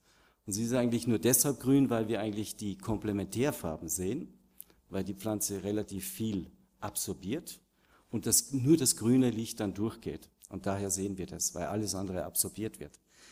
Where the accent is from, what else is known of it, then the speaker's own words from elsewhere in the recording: Austria; Typisch, ich bin auch Österreicher, werden Sie mittlerweile gehört haben, aus meiner Sprache heraus.